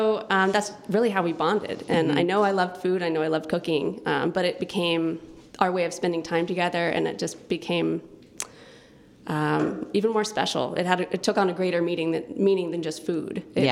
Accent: North Carolina, United States; I grew up in North Carolina, and my mom had one of the hardest jobs in the world

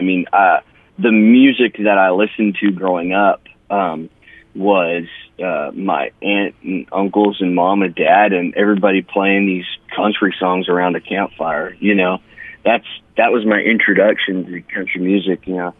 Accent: Spirit River, Alberta, Canada; Even though like I grew up in Spirit River and kind of that Peace Country area, and you know, there's a lot of great little small towns in there, you know, Peace River included.

